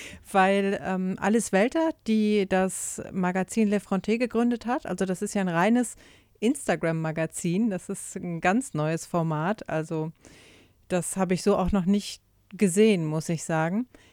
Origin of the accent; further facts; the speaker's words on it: Germany; also ich komme ja aus Deutschland